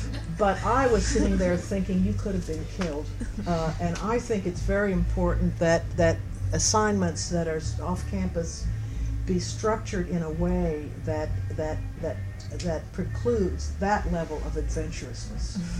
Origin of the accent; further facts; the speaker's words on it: Pittsburgh, Pennsylvania, United States; I'm originally from Pittsburgh, industrial Pittsburgh, and I love the look of colored glass shards shining in back alleys.